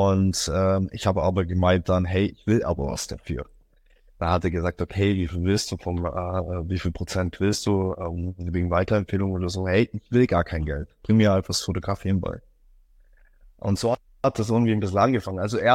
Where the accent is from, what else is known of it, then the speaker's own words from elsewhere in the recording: Bavaria, Germany; Ich komme aus der Augsburger Region, bin 25 Jahre alt